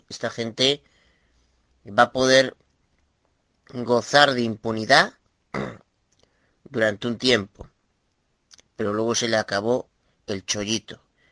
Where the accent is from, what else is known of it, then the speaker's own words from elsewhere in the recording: Galicia, Spain; Soy abogado de Galicia, España.